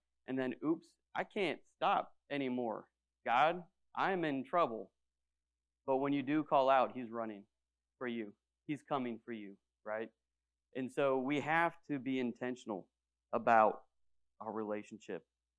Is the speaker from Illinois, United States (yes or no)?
yes; Illinois, United States; I was from Illinois originally. A lot of my family is in Missouri.